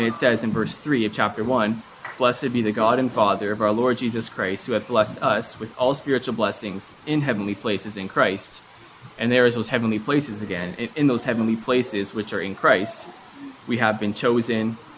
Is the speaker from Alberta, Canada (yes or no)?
no; Ontario, Canada; I'm from Ontario too, just lived here for a few more years